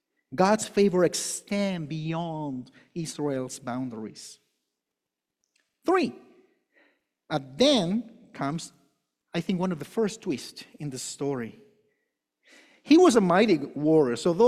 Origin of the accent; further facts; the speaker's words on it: Chile; You know, I'm from Chile, so it's like Chilean and Peruvian.